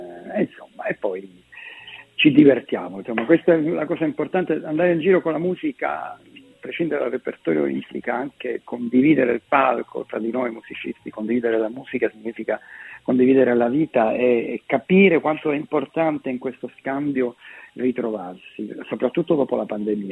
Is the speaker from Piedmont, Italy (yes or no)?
no; Palermo, Sicily, Italy; io sono di Palermo, null'altro, e sono 5 musicisti